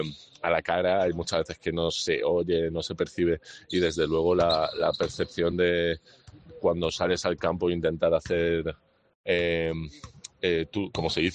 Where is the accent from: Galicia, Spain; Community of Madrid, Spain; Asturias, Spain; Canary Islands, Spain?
Community of Madrid, Spain; Madrid; now in Granada, Spain; Soy madrileño, efectivamente. De familia vasca. Mi abuelo fue el último ya de la descendencia. El resto ya madrileños.